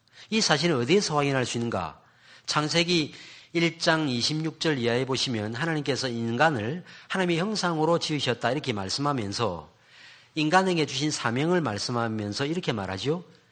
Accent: Busan, South Korea; born there; now in Seoul, South Korea; 이북에서 월남에서 부산에 정착했고 부산에서 저희 어머니를 만났기 때문에 제가 부산에서 태어났습니다. 저도 서울에서 오래 살았거든요. 오래 산 건 아닙니다. 서울에 산 3년 살았거든요. 어릴 때. 그리고 만 28살에 올라왔는데 그때부터 지금까지 살고 있지만

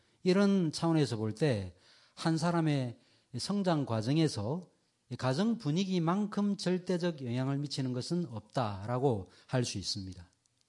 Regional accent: Seoul, South Korea; 제가 어릴 때 강서구 화곡동에 살았습니다. 1969년인가 70년에 제가 이사를 와가지고 근데 이제 저희가 전세를 살았거든요.

